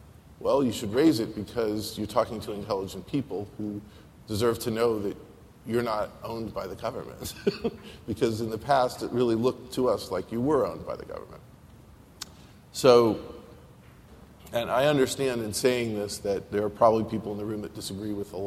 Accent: New York, United States; Growing up with NPR, I grew up with the New York Times. I'm from New York originally.

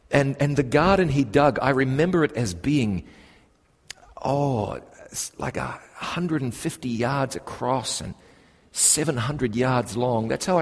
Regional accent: New Zealand; moved away; When I think back about what it is about my home country, I've been gone from New Zealand for 21 years.

